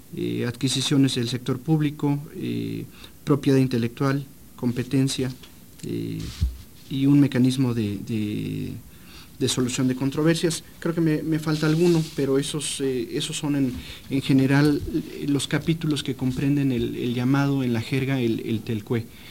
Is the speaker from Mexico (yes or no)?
yes; Mexico; somos los mexicanos.